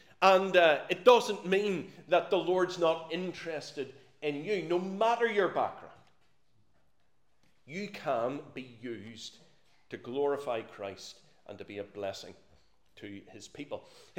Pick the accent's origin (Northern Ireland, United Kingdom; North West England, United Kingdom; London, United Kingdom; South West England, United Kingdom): Northern Ireland, United Kingdom; Now, I know I'm from Northern Ireland, and I will talk about we this and we